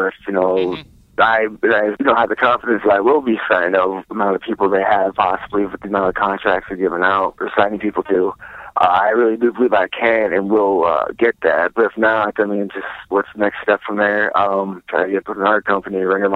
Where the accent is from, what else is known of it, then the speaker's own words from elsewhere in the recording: Midwest, United States; I know I grew up in the Midwest, you know, and we've got our first snowstorm up here today.